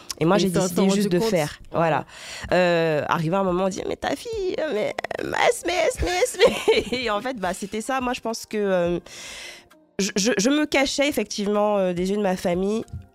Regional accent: Côte d’Ivoire; vous allez devoir accepter que je suis ivoirienne, en fait. Je ne fais pas semblant, je suis juste ivoirienne.

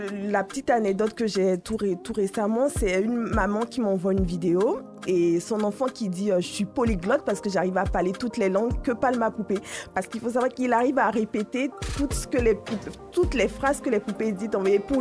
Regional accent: Benin; moved away as an adult; now in France; j'étais à l'université et je venais du Bénin. Enfin, j'étais fraîchement arrivée du Bénin et je suis arrivée en France

